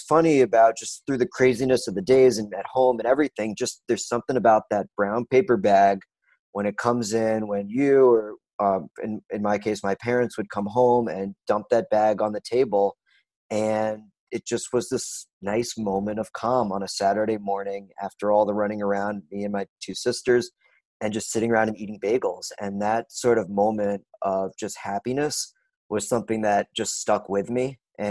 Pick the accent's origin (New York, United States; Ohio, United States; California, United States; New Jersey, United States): New York, United States; So as a New Yorker, I grew up on bagels every single day.